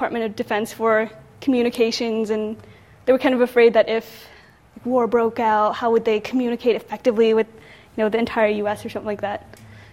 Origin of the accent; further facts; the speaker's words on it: California, United States; Yay, I'm from Cali, so I'm pretty proud of this list right here.